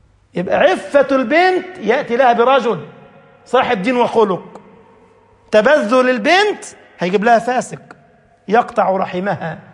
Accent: Egypt; كان بعضهم عندنا في مصر يقول لك تربية الشباب هتربوهم ازاي يا جماعة؟

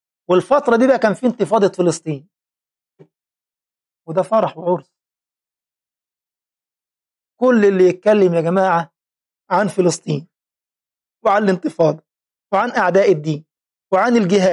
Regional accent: Egypt; وهذا حدث في أكثر من لقاء عندنا في مصر

